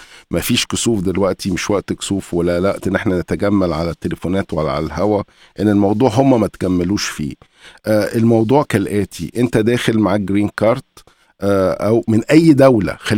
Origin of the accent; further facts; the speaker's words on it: Egypt; احنا كتو نار على الفيسبوك كمصريين